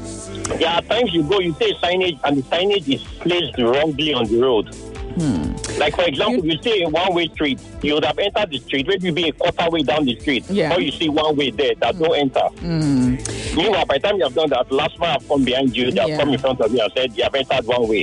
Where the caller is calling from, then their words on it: Ikeja, Lagos, Nigeria; I'm calling from Ikeja, somewhere in Ikeja.